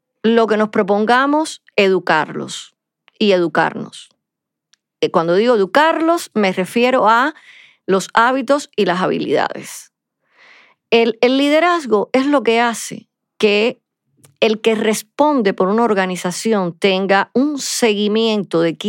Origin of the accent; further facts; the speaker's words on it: Cuba; also born or lived in Mexico; now in Miami, United States; soy de origen cubano, me formé en aquellos lugares donde nos formábamos los que somos sobrevivientes a la Guerra Fría. Viví por más de 25 años en México